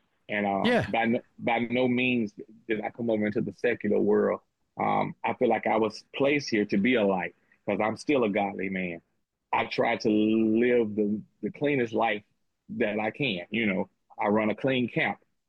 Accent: Magnolia, United States; I wanted my hometown to experience that. So I put the necessary time, the necessary money and effort into downtown Magnolia.

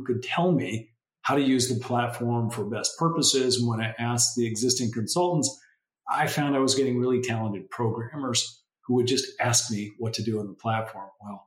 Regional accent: Missouri, United States; I'm from Missouri, so I'm going to say data, not Missouri.

